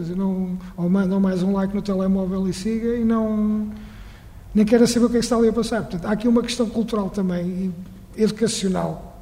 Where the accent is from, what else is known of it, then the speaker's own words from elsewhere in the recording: Abrantes, Santarém, Portugal; born there; Eu nasci numa, que é um concelho grande do Distrito de Santarém, nasci em Abrantes